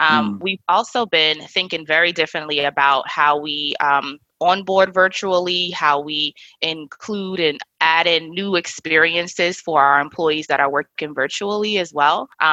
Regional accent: New Rochelle, New York, United States; I am from New Rochelle, New York. I am a Delaware State graduate, proud HBCU grad, and a Muslim American.

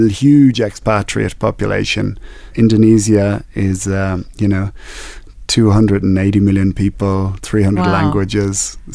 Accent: Ireland; I was born in Ireland. I was educated in Ireland.

